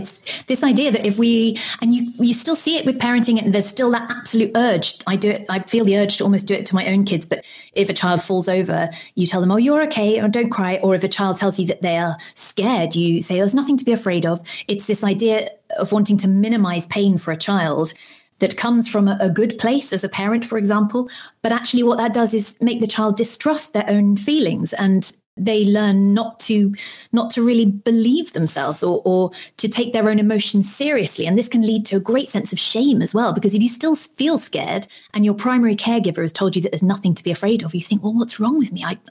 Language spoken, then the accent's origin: English; United Kingdom; I'm British